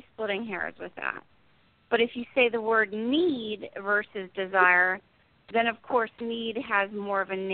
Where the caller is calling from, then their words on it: New Jersey, United States; I'm in New Jersey.